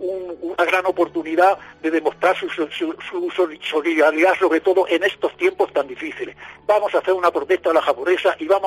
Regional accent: Andalusia, Spain; me siento orgulloso como andaluz que soy.

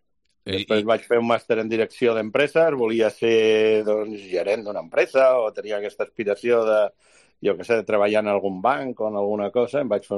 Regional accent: Cornellà, Catalonia, Spain; jo de petit vivia a Cornellà. A Cornellà, doncs, no és zona vitivinícola

